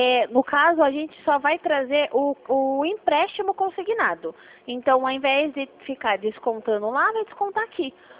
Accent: Itapetininga, São Paulo, Brazil; Sou daqui de Itapetininga mesmo.

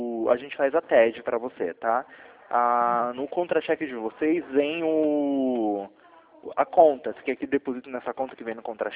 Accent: Campinas, São Paulo, Brazil; Eu sou aqui de Campinas, São Paulo.

